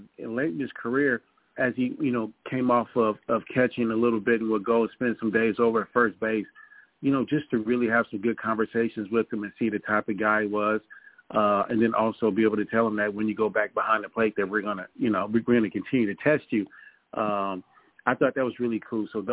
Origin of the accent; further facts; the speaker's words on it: California, United States; You know, growing up in California, you know, Mike Piazza was just hot for us, you know, Dodger fans